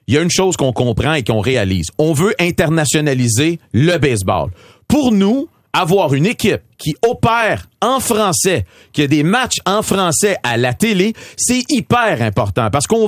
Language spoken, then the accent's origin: French; Montreal, Quebec, Canada; Il y a un sentiment de, on est des Montréalais, on est Québécois, on est fiers.